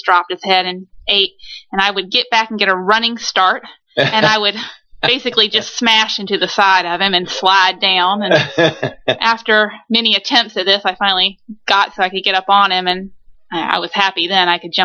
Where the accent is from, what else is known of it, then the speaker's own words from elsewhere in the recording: Fredericksburg, Virginia, United States; I grew up about 50 miles south of D.C. in a little town called Fredericksburg, Virginia.